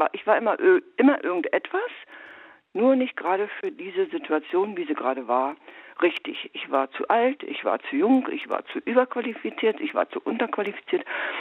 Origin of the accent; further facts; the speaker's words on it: East Germany, Germany; ich bin damals in der DDR aufgewachsen.